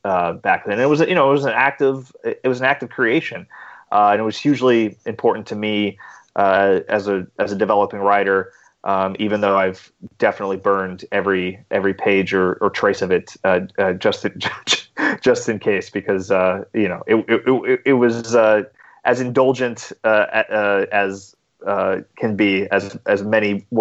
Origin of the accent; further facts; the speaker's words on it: Reno, Nevada, United States; based on my youth growing up in Reno, Nevada.